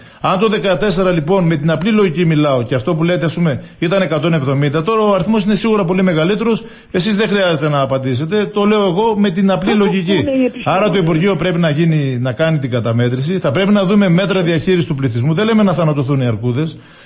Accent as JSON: {"language": "Greek", "town": "Kalochori", "country": "Greece", "tie": "born or raised there", "said": "Και τώρα στο Καλοχώρι, προσέξτε, στο χωριό μου, καθημερινά μία αρκούδα"}